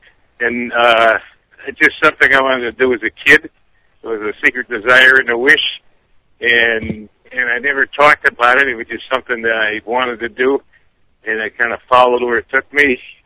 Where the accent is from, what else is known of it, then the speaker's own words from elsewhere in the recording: Wisconsin, United States; I'm an Oneida from Wisconsin, and I've been a stand-up comedian since 1975.